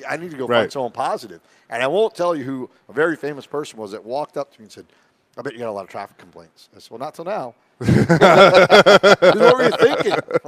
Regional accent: Long Island, New York, United States; Yeah, people used to know I was from Long Island

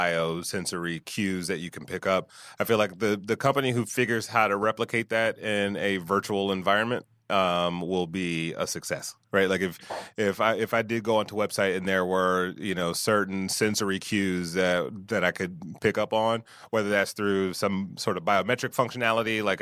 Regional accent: Detroit, Michigan, United States; I grew up in Detroit, so there's a lot of people I avoid.

